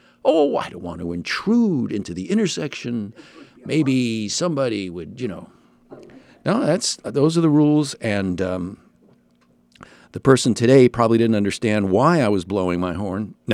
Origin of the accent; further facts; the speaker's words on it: New York, United States; And I grew up in New York. In New York, the guy would have like rolled into me and blew his horn.